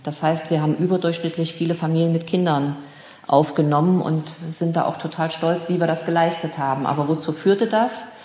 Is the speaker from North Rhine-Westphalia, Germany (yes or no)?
no; Erfurt, Thuringia, Germany; Ich stamme aus Erfurt, lebte 1990 in Erfurt, erlebte hier die Wende